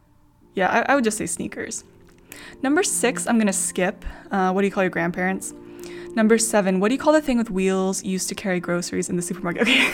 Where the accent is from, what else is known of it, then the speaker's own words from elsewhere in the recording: United States; I am from America.